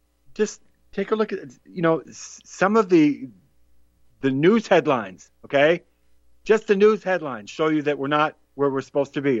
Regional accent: Massachusetts, United States; Over to Massachusetts, my home state.

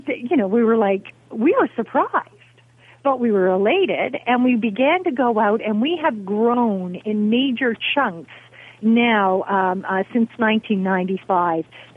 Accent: Sault Ste. Marie, Ontario, Canada; born there; Of course, I was born in the Sioux, and you know, you have Sioux, Michigan.

